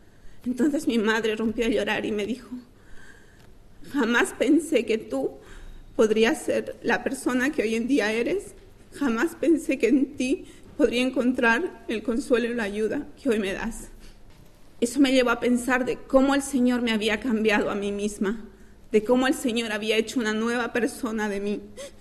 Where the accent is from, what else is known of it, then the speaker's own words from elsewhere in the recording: Bolivia; toda mi familia está allá en mi país de origen, que es Bolivia. Siempre habíamos sido una familia religiosa, porque aunque asumimos el catolicismo